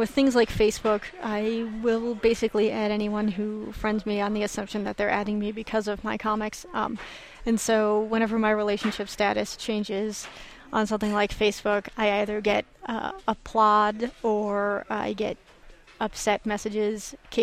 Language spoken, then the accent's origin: English; Santa Fe, New Mexico, United States; It's a memoir about my childhood, about growing up in Santa Fe